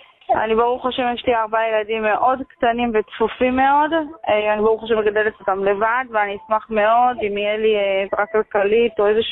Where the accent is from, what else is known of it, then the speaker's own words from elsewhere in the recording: Bnei Brak, Tel Aviv District, Israel; אני מבני ברק.